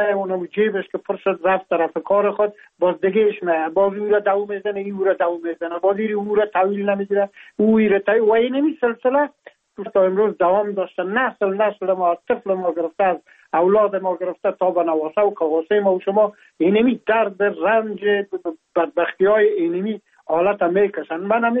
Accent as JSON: {"language": "Persian", "country": "Afghanistan", "moved": "yes", "lives_now": "France", "said": "ما هم در جمع عمو مردمایی بودم که از افغانستان بر آمدم و تقریبا این 3 سال میشه که ما در فرانسه زندگی میکنم"}